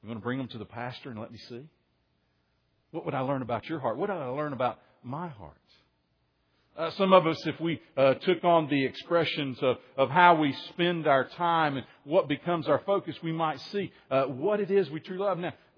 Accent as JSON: {"language": "English", "town": "Soddy Daisy", "region": "Tennessee", "country": "United States", "tie": "born or raised there", "said": "They're the folks I grew up with in Soddy Daisy, Tennessee."}